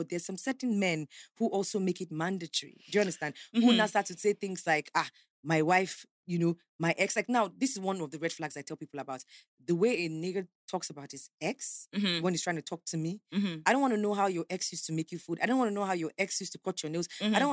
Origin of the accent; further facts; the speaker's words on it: Nigeria; Because what I'm asking as a Nigerian right now.